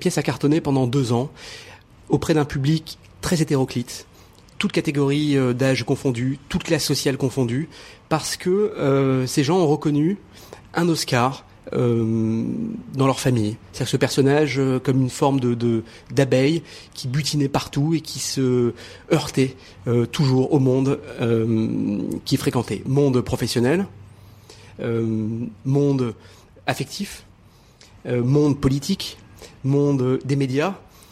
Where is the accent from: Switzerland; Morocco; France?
Morocco; born there; Je suis né au Maroc.